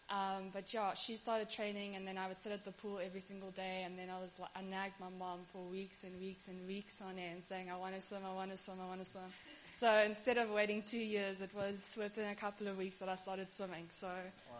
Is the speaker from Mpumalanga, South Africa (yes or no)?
no; Durban, KwaZulu-Natal, South Africa; we grew up in Durban, so the water was obviously a lot warmer than here in the Cape.